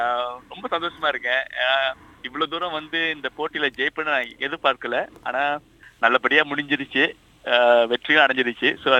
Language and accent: Tamil; Singapore; ஆமா, நான் வந்து சிங்கப்பூர்ல பிறந்து வளர்ந்தேன். அப்பா அம்மாவும் சிங்கப்பூர்ல தான் பிறந்தாங்க. தாத்தா பாட்டி வந்து மதுரையில இருந்து வந்தவங்க, அவங்கலாம் ஸோ மதுரையிலேருந்து வந்தவங்க.